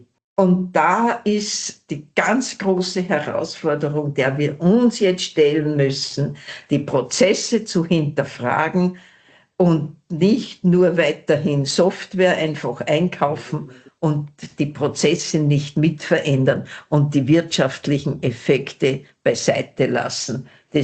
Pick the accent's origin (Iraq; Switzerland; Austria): Austria; Upper Austria; Ich bin Oberösterreicherin.